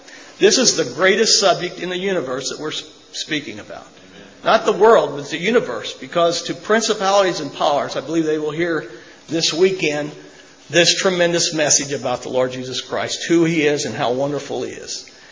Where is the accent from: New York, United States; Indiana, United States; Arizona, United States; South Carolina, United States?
Indiana, United States; by the way, I'm from Indiana, so that's another one.